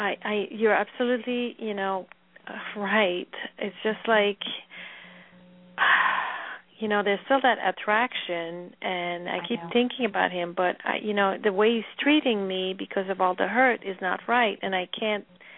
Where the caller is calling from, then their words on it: Voorhees, New Jersey, United States; I'm in Voorhees. I'm about 15 miles from Philadelphia.